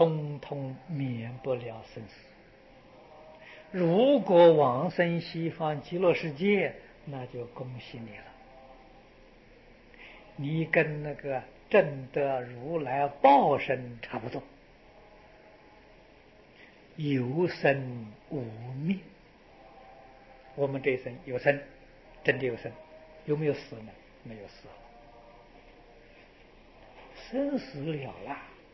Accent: China; 我们中国人讲五福，五福里面最重要的就是好死啊！

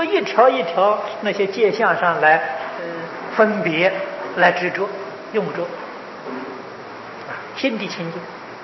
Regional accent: China; 可是我们中国人聪明，佛法传到中国来之后，我们中国人立刻就掌握了戒律的根本精神

